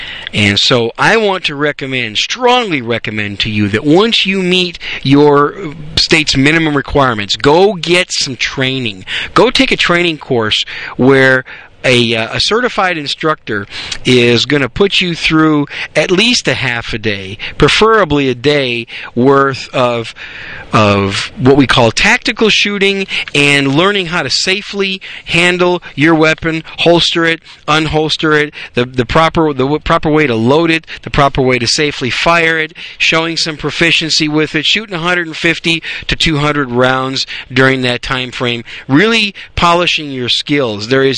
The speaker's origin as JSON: {"language": "English", "region": "Wisconsin", "country": "United States", "tie": "born or raised there", "lives_now": "Texas, United States", "said": "One of them, unfortunately, is my home state of Wisconsin. And hope those people fix things up there. But anyway, I live in Texas now"}